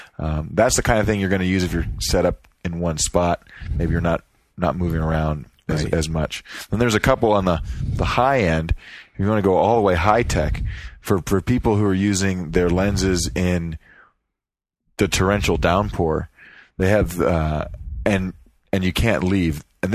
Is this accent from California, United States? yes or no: no; Miami, Florida, United States; Well, growing up in Miami, mm-hmm. and having that yellow raincoat, that rubberized stuff